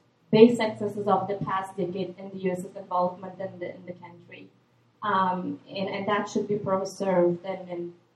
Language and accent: English; Afghanistan; And I am from Afghanistan, and for the women up there